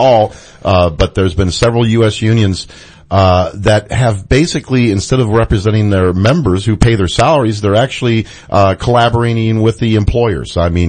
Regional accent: Germany; now in United States; I am from Germany originally, so I'm very familiar with single payer health care system, and unfortunately had to live under this American-style corporate system for many years.

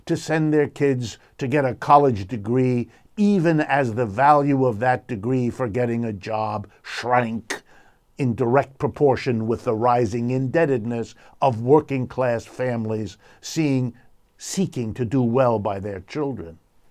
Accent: Youngstown, Ohio, United States; I often talk here about Detroit or Cleveland or Camden, New Jersey, or my hometown, Youngstown, Ohio, as examples of what capitalism has done.

